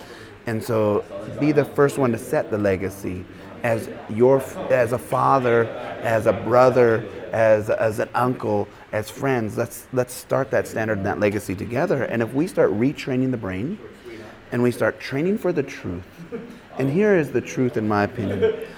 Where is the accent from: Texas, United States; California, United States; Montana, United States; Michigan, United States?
Montana, United States; also born or lived in Boise, Idaho / Alaska; So I'm from Boise, Idaho, originally Montana, via Alaska, so all big country, right?